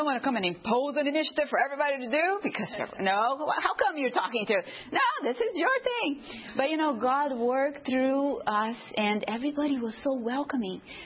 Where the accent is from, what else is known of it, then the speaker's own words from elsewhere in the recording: Brazil; now in United States; I'm from Brazil originally.